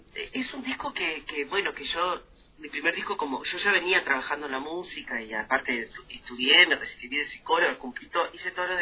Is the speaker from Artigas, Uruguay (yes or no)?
no; Paysandú, Uruguay; no es que hable de Paysandú, mi ciudad natal, yo soy del interior ahí, frente a Entre Ríos, frente a Colón, Entre Ríos.